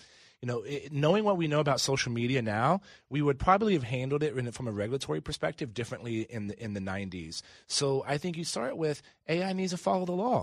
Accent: United States; born there; I'm lucky to have been born in America.

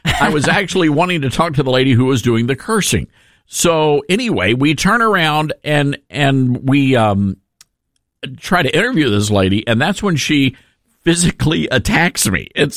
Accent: the South, United States; But I'm from the South.

